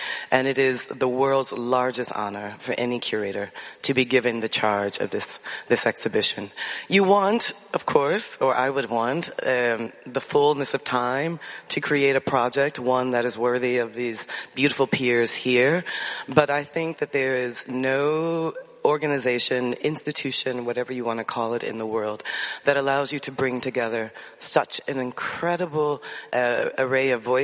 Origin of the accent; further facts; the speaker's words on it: Chicago, Illinois, United States; I think what they mean is that we're both fans of the Chicago White Sox, because we are both from the South Side of Chicago. But yes, South Side.